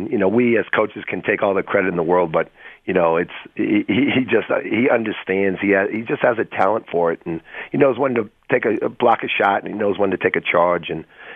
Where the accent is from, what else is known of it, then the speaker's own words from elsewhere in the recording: Boston, Massachusetts, United States; You know, I grew up in Boston